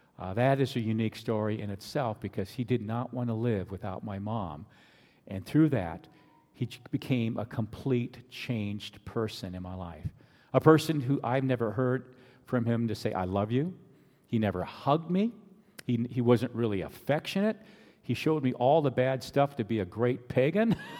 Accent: Pennsylvania, United States; you just heard that I came from the Alleghenies. It almost seems like a backwoods someplace where, you know, they're still doing all kinds of crazy things. Well, it's just a county community, Presbyterian community within Pittsburgh area, around Pennsylvania and a little in Ohio.

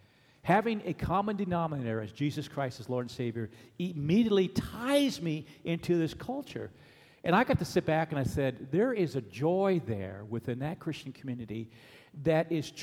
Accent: Germany; And I grew up in Germany, so Germany was not a nation for me. It was my place, plus the USA.

